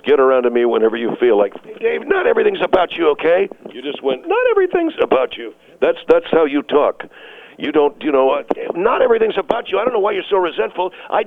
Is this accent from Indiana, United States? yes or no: yes; Fort Wayne, Indiana, United States; now in California, United States; I'm from Fort Wayne, Indiana.